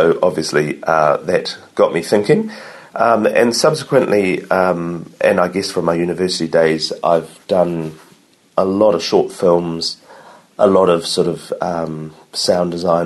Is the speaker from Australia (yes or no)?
no; New Zealand; also born or lived in United Kingdom; now in Auckland, New Zealand; I'm from New Zealand, and I'm here under the talent category for music composing. I'm an experienced film composer. I've lived in the UK and am now based back in Auckland, New Zealand.